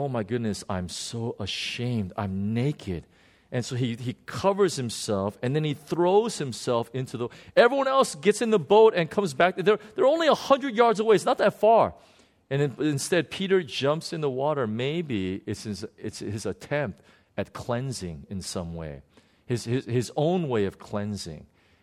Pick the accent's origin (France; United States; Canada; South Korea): South Korea; Jeju; I was just reminded of a little boy, you know, growing up in Jeju Island, South Korea, running around the fields